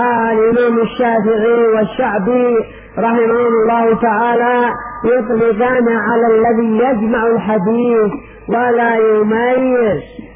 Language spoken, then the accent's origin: Arabic; Yemen; أما عندنا في اليمن